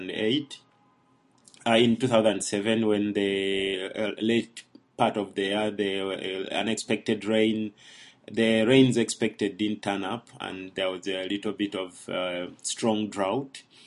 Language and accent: English; Mukono, Central Region, Uganda; I created the Convivium in my hometown in Mukono.